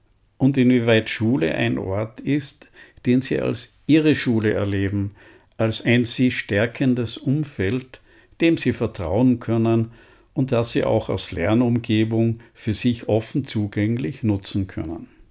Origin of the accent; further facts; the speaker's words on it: Innsbruck, Tyrol, Austria; Ich bin in Innsbruck in Tirol aufgewachsen